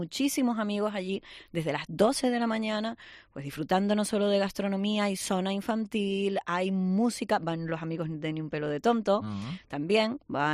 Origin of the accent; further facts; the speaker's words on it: Los Cristianos, Canary Islands, Spain; en ese planazo en mi pueblo de Los Cristianos, ahí en la playa de Los Cristianos este sábado.